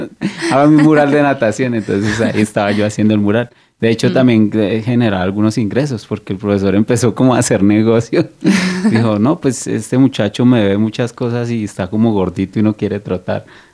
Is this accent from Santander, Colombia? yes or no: no; San Martín, Meta, Colombia; also born or lived in Villavicencio; Yo crecí en San Martín. De ahí nos fuimos para Villavicencio. Y ahí terminé mis estudios en el Colegio Francisco José de Caldas.